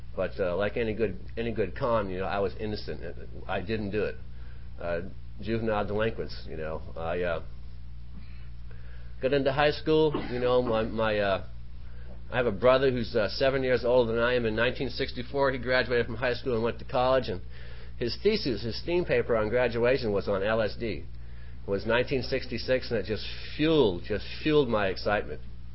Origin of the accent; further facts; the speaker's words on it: Maine, United States; You know, I grew up on the East Coast, some of you can probably detect already. I do have an accent. I'm from Southern Maine, and they do things a little different back there than they do out here.